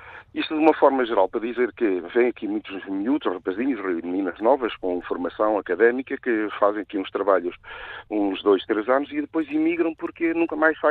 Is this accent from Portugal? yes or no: yes; North, Portugal; eu sou do Norte, mas tenho muitos amigos no Alentejo.